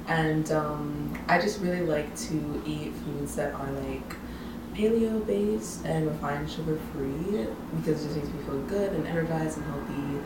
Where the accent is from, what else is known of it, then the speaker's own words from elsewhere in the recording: Reading, Pennsylvania, United States; I'm an artist from Reading, Pennsylvania.